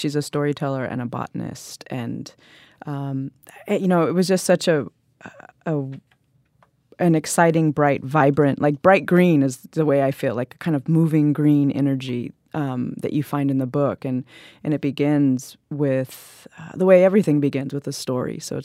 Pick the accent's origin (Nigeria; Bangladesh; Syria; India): India; I'm an Indian, so people always are like, "Yeah, tell me about your homeland,"